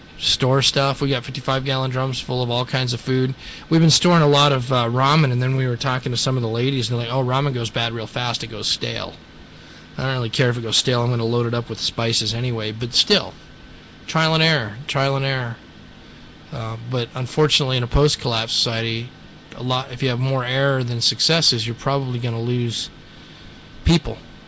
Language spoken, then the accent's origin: English; Colorado, United States; I've hoed weeds and stuff as a kid growing up in Colorado in Weld County.